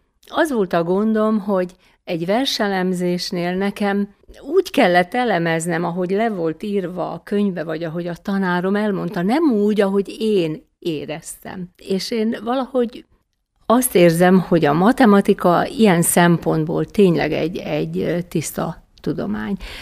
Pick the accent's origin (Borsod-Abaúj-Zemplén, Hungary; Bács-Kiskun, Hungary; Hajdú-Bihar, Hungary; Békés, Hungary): Bács-Kiskun, Hungary; Kiskunfélegyháza; Én Kiskunfélegyházán születtem, egy nagyon szép alföldi kisvárosba